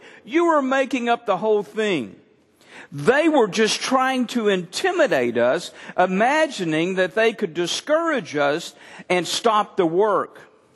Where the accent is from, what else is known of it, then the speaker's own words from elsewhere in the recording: Texas, United States; I'm a Texan, born and bred.